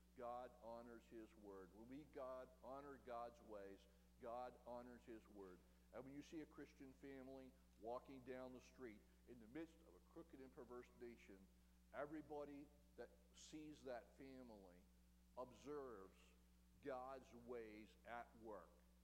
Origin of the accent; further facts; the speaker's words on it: Chambersburg, Pennsylvania, United States; And we're from Chambersburg, Pennsylvania. You ever get to South Central Pennsylvania, look us up.